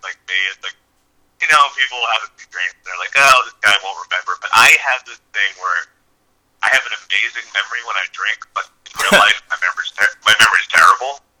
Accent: Ireland; I'm Irish, Bob. So yeah. I got my drinking very well.

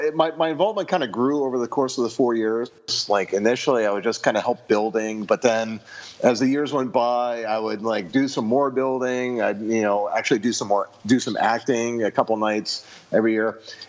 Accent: New Jersey, United States; now in New England, United States; Yeah, I'm actually a transplant. I grew up in New Jersey, so I've been in New England 20-some years.

